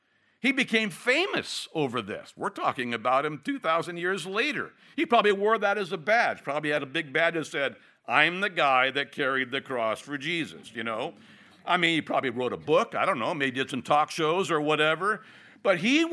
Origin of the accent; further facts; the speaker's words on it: California, United States; when I met my wife, I met her in Bible school, and she was from New Jersey. I was from California